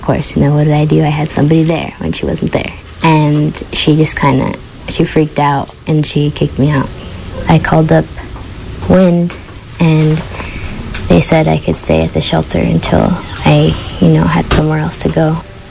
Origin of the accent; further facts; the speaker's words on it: Sanger, California, United States; I'm from Sanger. It's like a little town that's outside of Fresno.